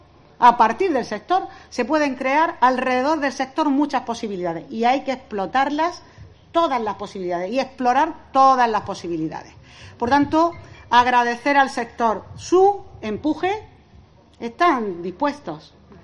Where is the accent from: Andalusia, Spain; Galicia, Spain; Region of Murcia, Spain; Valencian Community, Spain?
Andalusia, Spain; Adra; yo soy de Adra y, por tanto, vivo al lado del puerto